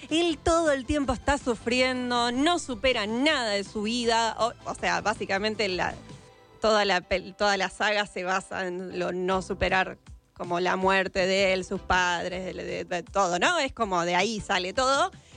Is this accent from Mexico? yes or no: no; Argentina; Fue más el espectáculo que como argentinos le dimos a Oasis.